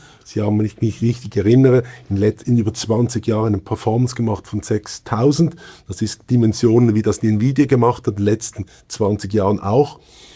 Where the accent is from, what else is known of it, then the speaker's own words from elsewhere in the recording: Basel, Basel-Stadt, Switzerland; Jetzt habe ich eine dumme Frage als Basler.